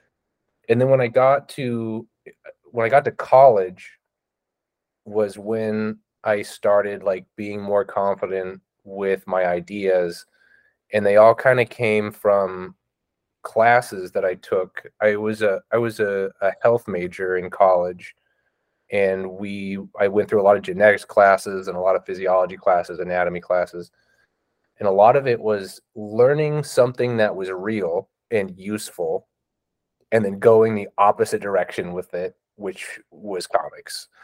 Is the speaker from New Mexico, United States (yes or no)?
no; Prineville, Oregon, United States; also born or lived in Soldotna; Yeah, so I grew up most of my life in Prineville, Oregon. I did a small stint of growing up in Alaska in another small podunk town called Soldotna that's right on the Kenai River.